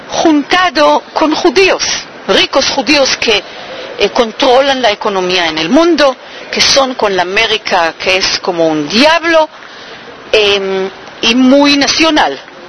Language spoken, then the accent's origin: Spanish; Buenos Aires, Argentina; born there; cuando fue una niña chiquita, yo nací en Buenos Aires